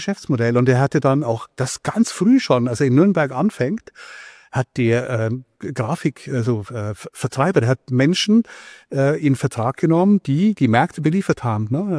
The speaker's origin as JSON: {"language": "German", "country": "Switzerland", "said": "Ich bin Schweizer, ich bin Europäer"}